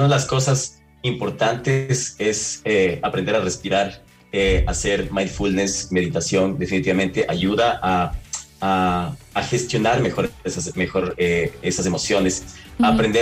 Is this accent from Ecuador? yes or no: yes; Ecuador; pues yo soy ecuatoriano, pero vivo fuera de Estados Unidos